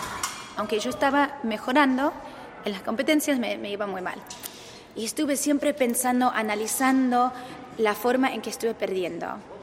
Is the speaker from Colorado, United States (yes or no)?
no; Arizona, United States; Y yo crecí en Arizona.